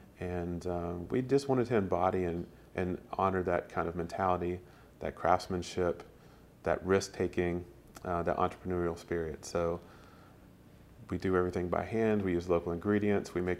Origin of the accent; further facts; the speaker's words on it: Alabama, United States; now in Maryland, United States; Spent a year over in Korea and originally from Alabama. So I grew up in Alabama.